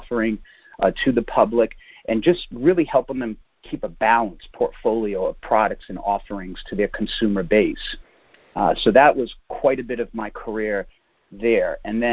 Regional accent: Rhode Island, United States; So basically, I'm from Rhode Island. I went to high school and the University of Rhode Island here, graduated there in 1991.

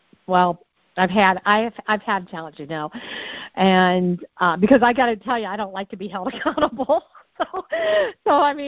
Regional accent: Crestline, Ohio, United States; I had to go through a painful divorce, and I ended up back in my hometown of little old Crestline, Ohio.

